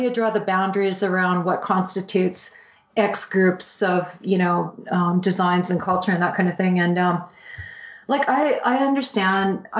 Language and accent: English; Canada; as a Canadian, I've benefited from enjoying throughout my entire life.